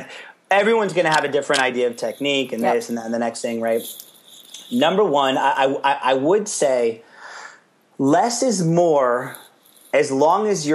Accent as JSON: {"language": "English", "region": "California", "country": "United States", "tie": "born or raised there", "said": "I met him twice because I grew up in the Bay Area."}